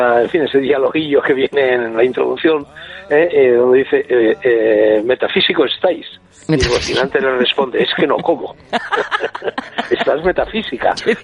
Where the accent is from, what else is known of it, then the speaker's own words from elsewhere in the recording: Madrid, Community of Madrid, Spain; yo también soy del barrio de Salamanca, entonces yo te confieso que siempre he sentido debilidad hacia los pijos.